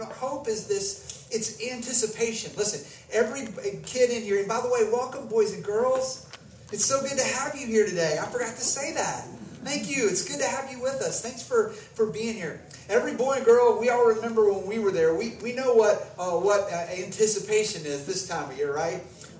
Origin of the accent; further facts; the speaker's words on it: West Virginia, United States; I grew up in West Virginia, and we call it hard tack.